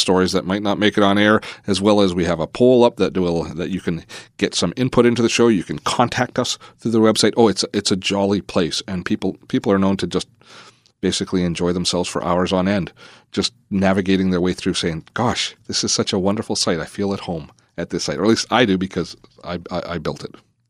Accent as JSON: {"language": "English", "country": "Canada", "said": "but I got the feeling that it being a Canadian, it might not be as convenient a product for me."}